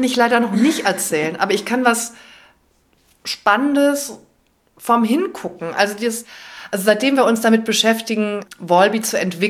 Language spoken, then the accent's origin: German; Cologne, North Rhine-Westphalia, Germany; gerade als Kölnerin